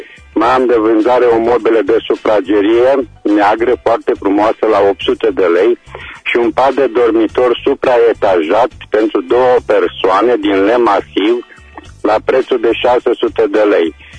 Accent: Reșița, Caraș-Severin, Romania; Alo, bună ziua. … tot sunt din Reșița

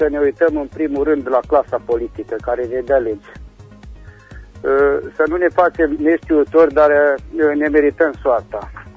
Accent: Romania; noi ca români nu avem în Constituția noastră legea să avem o școală politică

